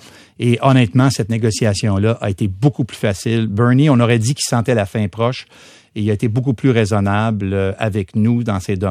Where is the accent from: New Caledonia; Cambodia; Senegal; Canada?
Canada; Montreal, Quebec; On est de Montréal.